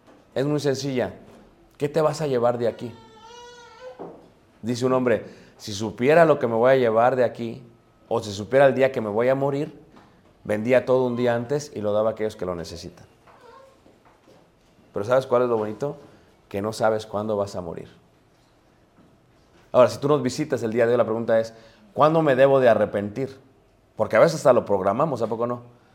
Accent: Mexico; Y como buenos mexicanos, queremos comprar el más barato, el más económico.

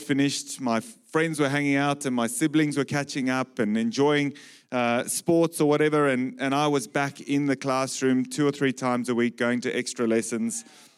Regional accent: Zimbabwe; In the early years of my life growing up in Zimbabwe, I learned a lot about pressing into God.

